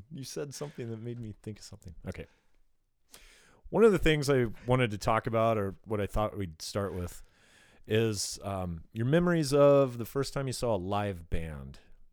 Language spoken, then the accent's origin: English; Yelm, Washington, United States; well, I grew up in Yelm in the 70s and 80s.